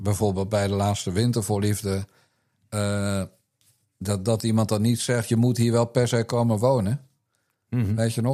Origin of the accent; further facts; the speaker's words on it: Netherlands; Ik ben Nederlander, ik wil gewoon een Nederlandse vrouw.